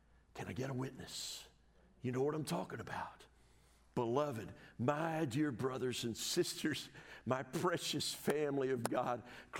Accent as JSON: {"language": "English", "country": "United States", "said": "As an American, I have enjoyed rights and certain freedoms that a huge number of people in other parts of the world don't even consider possible."}